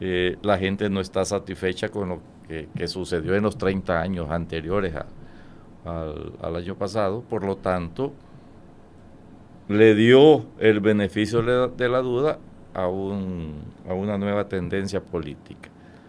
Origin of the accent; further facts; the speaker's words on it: El Salvador; pero soy salvadoreño